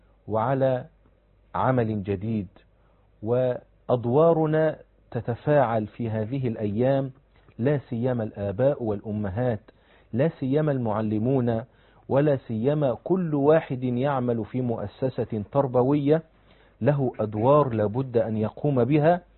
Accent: Egypt

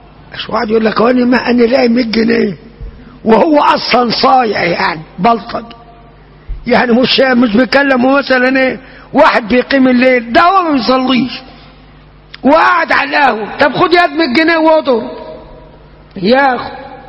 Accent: Upper Egypt, Egypt; للناس الغلابة عندنا في الصعيد، واحنا صعايدة.

